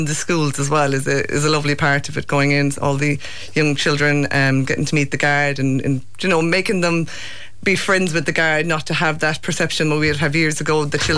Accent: Munster, Ireland; now in Tralee, Ireland; I've almost 19 years service and all of that has been here in Tralee. I'm originally from Clare and this was my first station.

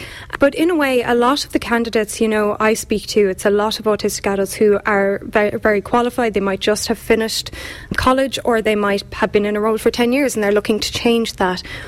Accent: Abbeydorney, Munster, Ireland; now in Dublin, Ireland; I'm a Kerry woman myself. I'm from Abbeydorney. So, you know, I work with As I Am, and I'm very community focused in the sense that my role would be very much talking to the autistic adult community. But I live in Dublin

